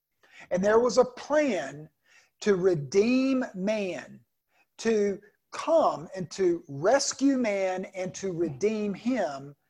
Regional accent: United States; Now, I'm an American.

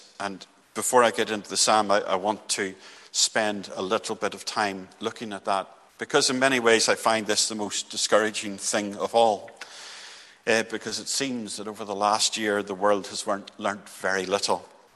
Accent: Northern Ireland, United Kingdom; Well, I'm from Northern Ireland. I know more about this than most.

